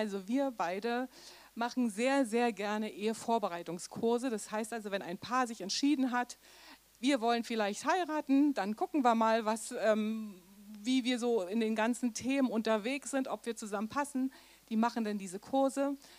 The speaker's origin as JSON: {"language": "German", "region": "Berlin", "country": "Germany", "said": "Wir kommen aus Berlin, wohnen ein bisschen am Rand"}